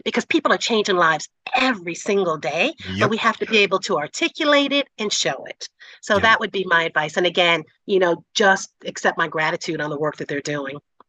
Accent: Mobile, Alabama, United States; So though I wasn't born and raised here, I'm from Mobile, Alabama, the opportunity to come in and make a difference immediately was ripe.

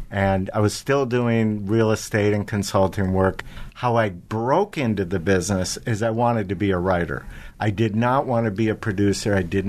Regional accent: Arizona, United States; So I grew up in Arizona and I was in theater and I wanted to be an actor.

